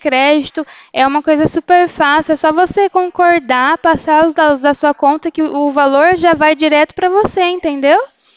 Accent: São Paulo, Brazil; Eu sou do interior de São Paulo.

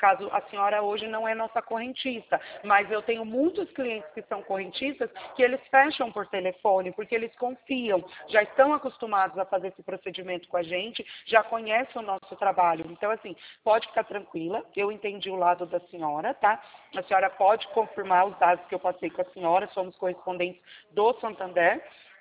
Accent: Campinas, São Paulo, Brazil; eu sou da cidade de Campinas.

